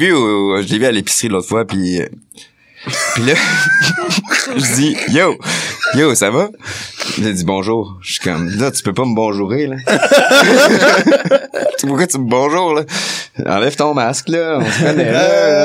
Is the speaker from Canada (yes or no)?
yes; Montreal, Quebec, Canada; Ben, on a grandi à Antique, Montréal Nord.